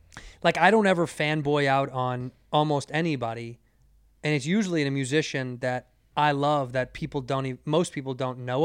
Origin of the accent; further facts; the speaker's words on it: Chicago, Illinois, United States; Well, I grew up in the city till I was 11, and then we went to the western suburbs. I grew up right down the street from, I mean, in the same neighborhood as the Old Town Zanies, the one on Wells.